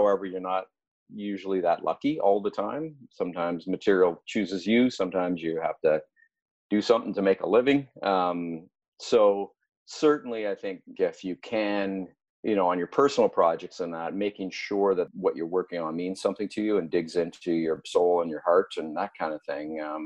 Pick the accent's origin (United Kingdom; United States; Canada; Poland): Canada; Calgary, Alberta; growing up in the Prairies and like I say, with a father that owned mechanic stores, I had a pretty strong work ethic and it was a hard go to create a career in Calgary.